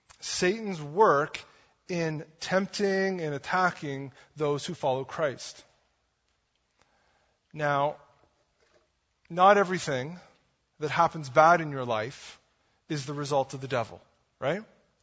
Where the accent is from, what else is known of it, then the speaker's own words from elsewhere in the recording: Atlantic Canada, Canada; I'm from the East Coast. We don't have traffic jams, right?